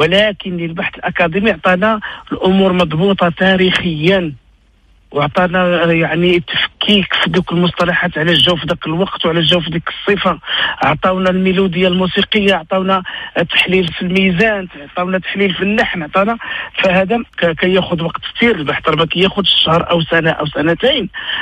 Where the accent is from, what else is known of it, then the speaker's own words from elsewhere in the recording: Morocco; أولا احنا عندنا في المغرب هنا 9 ديال الأنماط ديال العيطة